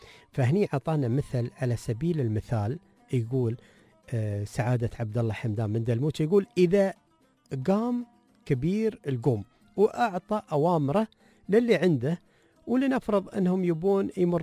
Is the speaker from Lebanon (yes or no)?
no; United Arab Emirates; عندنا في الإمارات